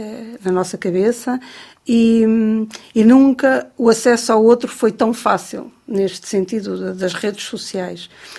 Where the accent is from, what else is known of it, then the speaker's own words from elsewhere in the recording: Portugal; Sim, aquelas pequeninas coisas são portuguesas, porque sou portuguesa e porque escrevo em português.